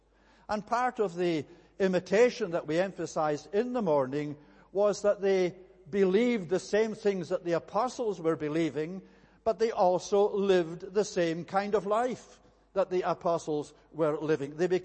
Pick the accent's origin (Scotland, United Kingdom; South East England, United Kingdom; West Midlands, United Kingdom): Scotland, United Kingdom; I am a Scotsman. And not only a Scotsman, but they know that I'm a Highlander Scotsman. I don't come from the lowlands of Scotland. I come from the mountains of Scotland. And not only the mountains, but the west coast mountains of Scotland.